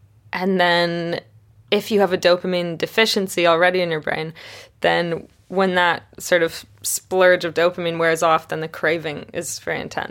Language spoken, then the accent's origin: English; Canada; Yeah, I grew up in Canada.